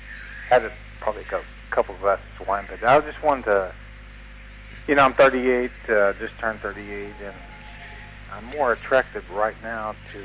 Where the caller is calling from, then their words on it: Thousand Oaks, California, United States; I'm in Thousand Oaks, California.